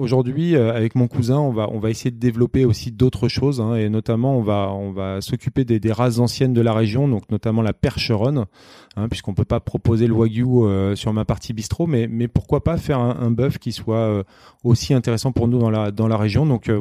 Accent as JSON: {"language": "French", "town": "Vendôme", "region": "Centre-Val de Loire", "country": "France", "tie": "born there", "said": "moi je suis originaire en fait du Loir-et-Cher puisque je suis né à Vendôme, dans le nord du département, et je suis d'une famille agricole, donc avec une ferme familiale depuis 5 générations."}